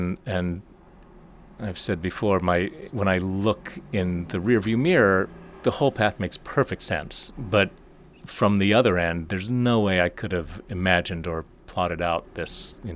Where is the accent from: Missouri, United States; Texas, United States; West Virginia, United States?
West Virginia, United States; Huntington; My dad had taken us all to New York for our first trip to New York from West Virginia. I grew up in Huntington, West Virginia.